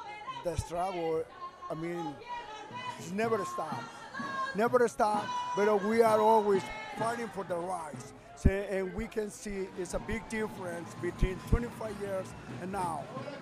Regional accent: Mexico City, Mexico; English is a second language; now in United States; Well, actually, I came from Mexico City.

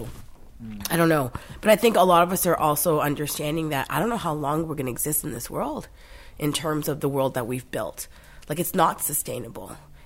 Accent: Bangladesh; I'm from Bangladesh.

